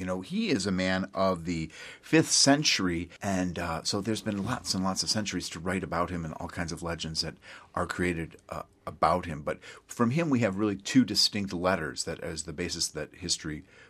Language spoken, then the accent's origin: English; Chicago, Illinois, United States; Yes, well, I'm from Chicago, and it's legendary there. They dye the river green, but it also is a religious holiday.